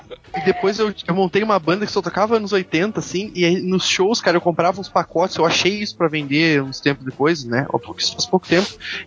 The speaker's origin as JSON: {"language": "Portuguese", "region": "Rio Grande do Sul", "country": "Brazil", "said": "Eu sou do Rio Grande do Sul, eu só moro em Santa Catarina, porra."}